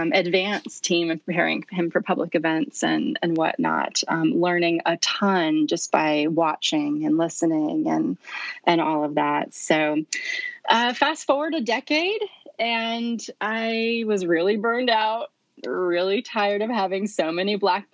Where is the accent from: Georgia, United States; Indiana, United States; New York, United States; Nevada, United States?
Nevada, United States; born there; I was born in Nevada, and from as early as I can remember, I wanted to be a ballerina.